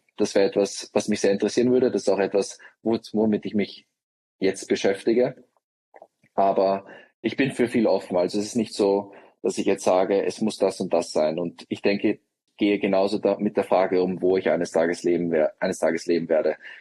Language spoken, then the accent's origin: German; Austria; moved away; Ich bin aus Österreich. Ja, es ist eine sehr lange Zeit. Im November werden es 10 Jahre, was eigentlich verrückt ist, wie schnell die Zeit vergangen ist, dass man 10 Jahre schon im Ausland lebt.